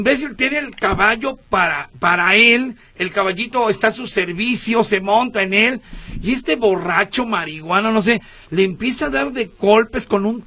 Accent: Veracruz, Mexico; No decimos chico, los que dicen chicos son los cubanos, allá somos paisanos, somos parientes.

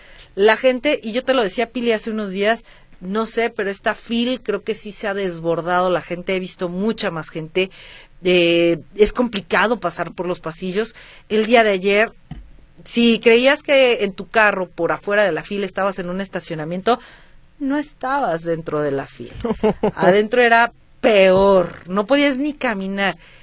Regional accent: Mexico; que nos conozcan, pues, como somos las mexicanas, lanzadas, cómo no.

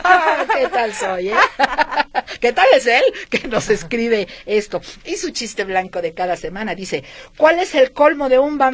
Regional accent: Guadalajara, Jalisco, Mexico; Me duele Guadalajara terriblemente por todas las cosas que tiene, pero me duele más que somos muchos los tapatíos que no hacemos nada por ella.

